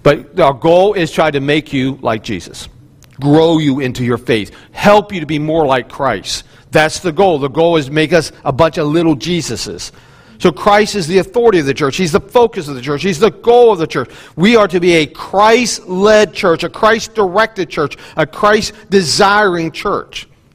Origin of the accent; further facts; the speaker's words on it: West Virginia, United States; I know I'm from West Virginia and somewhat of a hillbilly, but I put the shoes on.